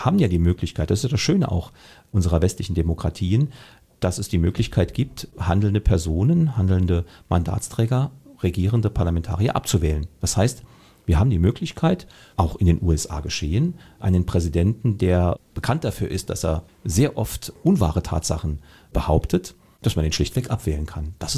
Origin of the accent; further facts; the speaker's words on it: Saarland, Germany; ich bin Saarländer, ich bin Deutscher und ich bin Europäer.